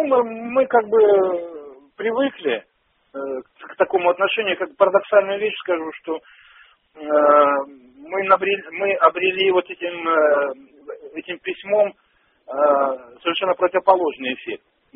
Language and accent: Russian; Crimea, Ukraine; Я, кстати, сам с Крыма родом.